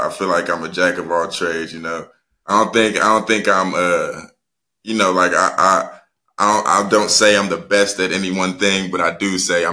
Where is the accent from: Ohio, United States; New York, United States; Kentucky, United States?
Ohio, United States; Columbus; I'm from Columbus, Ohio, 29 years old.